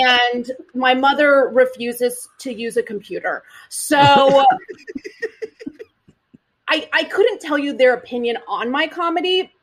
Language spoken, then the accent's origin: English; Indonesia; also born or lived in Singapore; now in United States; I was born in Singapore, and I grew up in Indonesia. My whole family still lives in Indonesia.